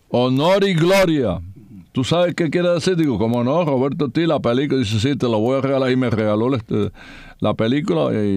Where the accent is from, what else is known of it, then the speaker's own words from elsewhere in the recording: Las Tunas, Cuba; somos de Tuna y cuando fuimos a jugar allá